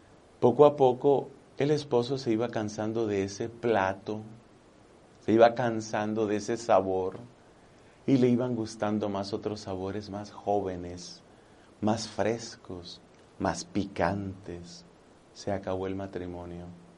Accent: Colombia; en mi país, en Colombia

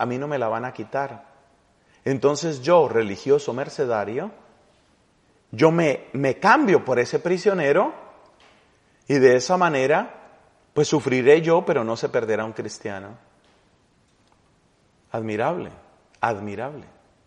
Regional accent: Colombia; La primera santa canonizada en mi país, Colombia, se llama Laura Montoya.

